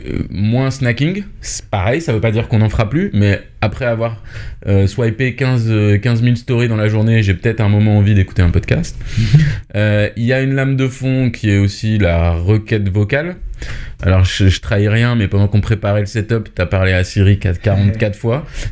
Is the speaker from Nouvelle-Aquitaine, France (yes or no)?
no; Brittany, France; Je suis breton, j'ai 37 ans, 2 enfants, breton d'origine